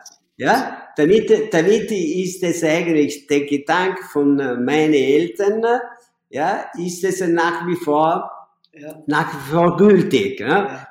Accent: Naples, Campania, Italy; born there; German is a second language; ich bin in Napoli geboren

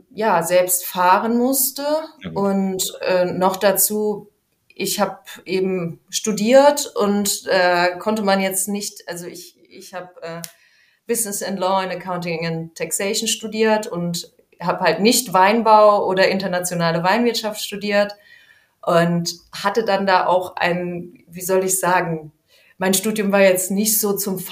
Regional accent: Rhineland-Palatinate, Germany; Also es gibt, da ich gebürtig aus Rheinhessen komme, das ist eins der 13 deutschen Anbaugebiete.

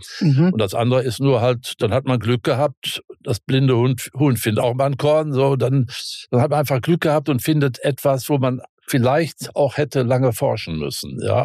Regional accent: North Rhine-Westphalia, Germany; born there; Also heute lieber Rheinland, obwohl ich, wenn ich in Westfalen stehe, in meinem Geburtsort und gucke auf meine alte Schule

